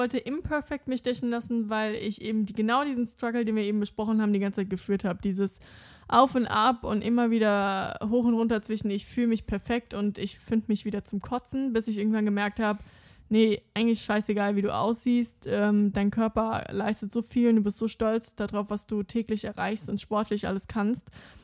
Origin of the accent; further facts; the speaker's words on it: Hamburg, Germany; also Leute, ich bin aus Hamburg